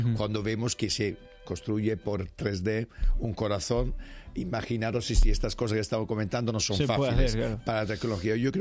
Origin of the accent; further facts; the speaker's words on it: Spain; y todavía en mi pueblo sigue ocurriendo, como aquí en muchos pueblos de España